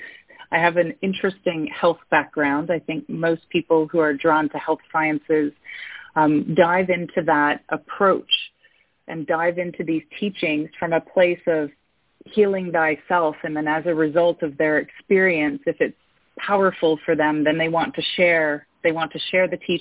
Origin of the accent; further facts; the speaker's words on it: Canada; So as a Canadian, born and bred, raised in Canada